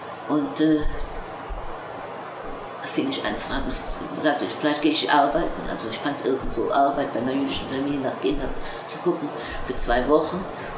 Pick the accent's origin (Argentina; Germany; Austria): Germany; Cologne, North Rhine-Westphalia; born there; Ich kam aus einem Ostjudenhaus in Deutschland. Ich bin zwar in Köln geboren, Köln-Klettenberg